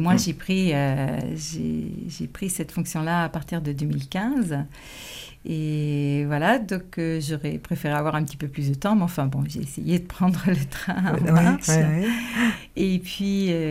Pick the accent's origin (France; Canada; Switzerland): France; Meles; Alors, moi, je suis originaire de Meles aussi. Enfin, je suis arrivée à Meles à l'âge de 9 ans.